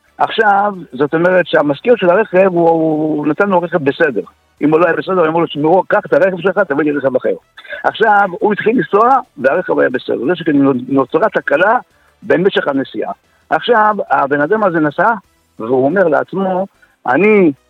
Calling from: Kfar Saba, Central District, Israel

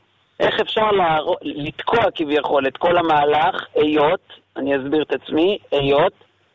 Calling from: Jerusalem, Jerusalem District, Israel; אני מרמות.

